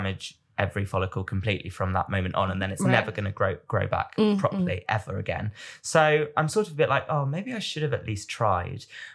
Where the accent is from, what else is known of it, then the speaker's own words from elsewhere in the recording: United Kingdom; I'm being very British.